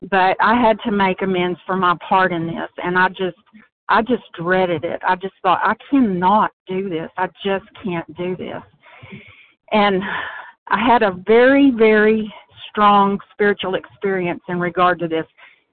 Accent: Arkansas, United States; I'm from Arkansas.

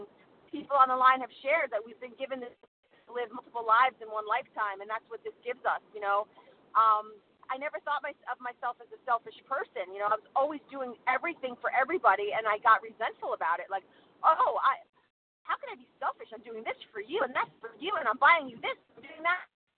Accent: New Jersey, United States; I'm actually from South Jersey on a road trip to see my college boy in Pittsburgh.

